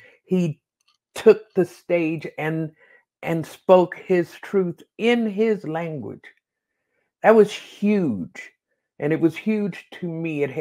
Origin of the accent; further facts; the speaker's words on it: Chicago, Illinois, United States; I'm from Chicago. We're from a different kind of, we're from a street kind of urban show business where it don't matter who's on the stage